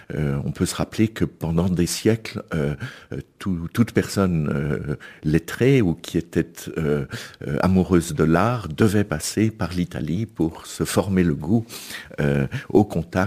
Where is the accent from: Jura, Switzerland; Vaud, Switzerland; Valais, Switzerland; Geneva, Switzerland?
Geneva, Switzerland; Chêne-Bougerie; Donc je suis juste à côté, à Chêne-Bougerie, et j'ai grandi à Chêne-Bougerie, j'étais à l'école primaire de Chêne-Bougerie